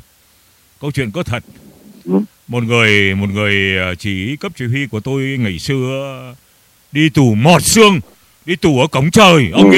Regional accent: Nam Định, Vietnam; born there; moved away; tôi sinh tại miền Bắc quê Nam Định, thưa ông ạ. Bố tôi đưa tôi vào Nam năm 1954

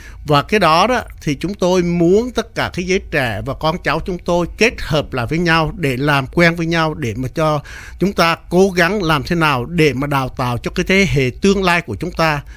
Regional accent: Central Vietnam, Vietnam; Mặc dù tôi là người Trung nhưng mà tôi vì đó là những cái rất quan trọng mà tôi khuyến khích con tôi cố gắng

